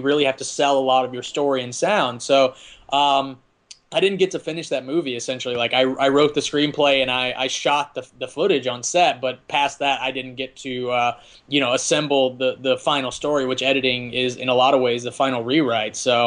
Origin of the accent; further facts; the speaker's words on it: Arkansas, United States; I grew up in Arkansas and kind of the Bible Belt, and everything was really taboo.